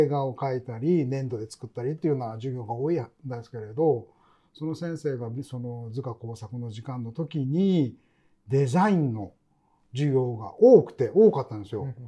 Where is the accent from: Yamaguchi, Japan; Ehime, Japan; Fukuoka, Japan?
Yamaguchi, Japan; Ukashima; born there; その周防大島で生まれたんですけれど、正確にはそこからさらに船に乗って、 はい、渡っていく小さな小さな島で生まれたんですよ。浮鹿島っていう島なんですけれど、